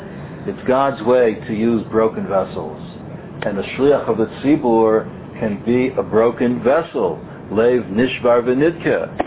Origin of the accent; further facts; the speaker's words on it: Muncie, Indiana, United States; I remember I grew up in Muncie